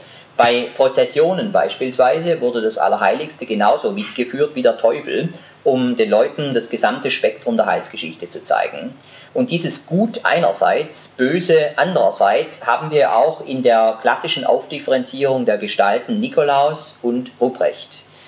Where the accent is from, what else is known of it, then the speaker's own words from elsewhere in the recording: Rottweil, Baden-Württemberg, Germany; Eine stammt aus meiner Heimatstadt Rottweil.